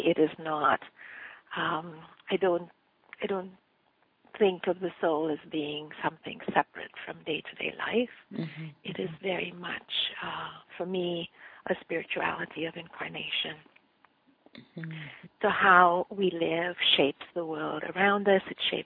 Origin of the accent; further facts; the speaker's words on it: India; I was born and raised in India. Mm-hmm. And grew up there kind of in the 50s and early 60s.